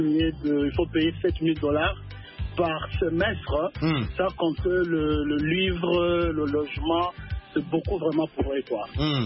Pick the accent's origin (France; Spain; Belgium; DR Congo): DR Congo; Bukavu, South Kivu; now in United States; Moi, je suis congolais de Bukavu.